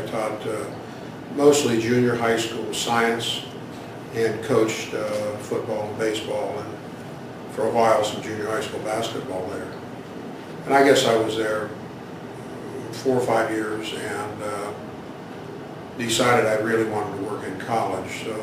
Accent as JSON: {"language": "English", "region": "Ohio", "country": "United States", "tie": "born there", "said": "Now, I was born in Central Ohio. And lived with my mother and my grandparents on a, I would guess the best term would be truck farm."}